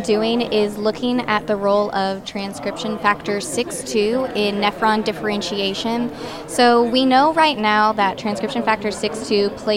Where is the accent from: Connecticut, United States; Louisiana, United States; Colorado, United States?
Louisiana, United States; So originally I'm from Louisiana, and I was really interested in DO programs